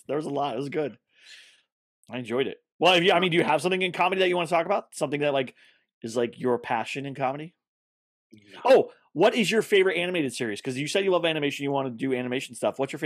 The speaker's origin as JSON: {"language": "English", "region": "Texas", "country": "United States", "tie": "born or raised there", "said": "Look, I grew up as a Texas Rangers fan in Texas."}